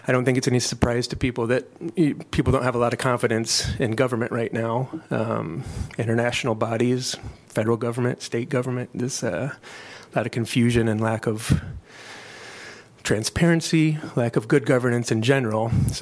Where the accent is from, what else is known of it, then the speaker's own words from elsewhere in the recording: Iowa City, Iowa, United States; I'm from Iowa City.